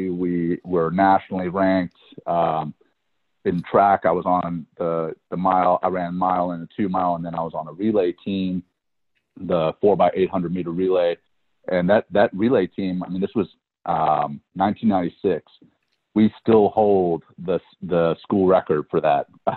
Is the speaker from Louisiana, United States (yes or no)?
yes; Louisiana, United States; I grew up in Louisiana, and we'd go to these running camps in Brevard, North Carolina.